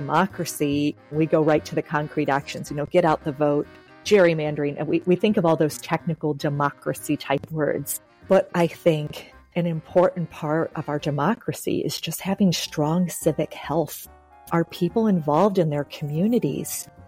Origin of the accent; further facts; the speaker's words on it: Cincinnati, Ohio, United States; I grew up in Cincinnati, Ohio, where I still live, and I just have great parents.